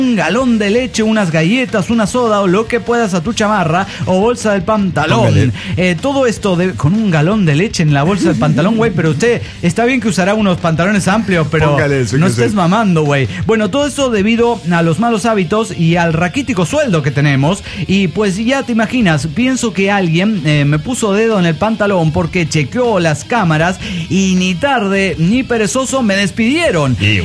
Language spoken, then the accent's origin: Spanish; Toluca, State of Mexico, Mexico; Desde Toluca la Bella, yo voy a contarles de mi viaje a las Europas.